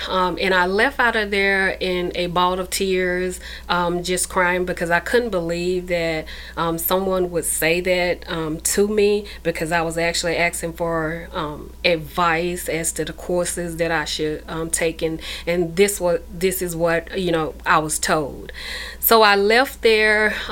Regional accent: Mississippi, United States; So I grew up on a 100-acre farm who my grandfather bought from, at the time, his slave owner.

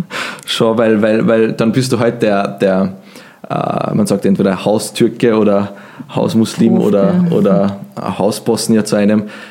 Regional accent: Austria; Wir haben, glaube ich, als Österreicher nie wirklich streiten gelernt. Das ist in Deutschland anders.

